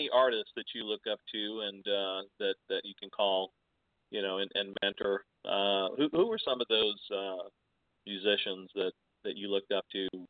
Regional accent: Providence, Rhode Island, United States; I was born in Providence, Rhode Island, great upbringing, loved living there.

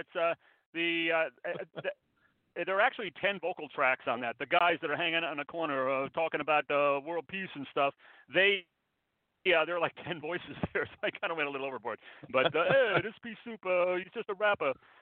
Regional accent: New York, United States; also born or lived in Midwest; But I'm originally from New York. You got a problem with that? And I lived a few years in the Midwest, and for the last 22 years, I've been here in SoCal.

